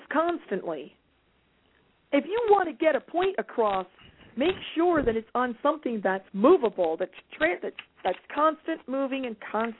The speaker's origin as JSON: {"language": "English", "town": "Kannapolis", "region": "North Carolina", "country": "United States", "said": "I'm from the South. I'm from Kannapolis, North Carolina, not far from Charlotte."}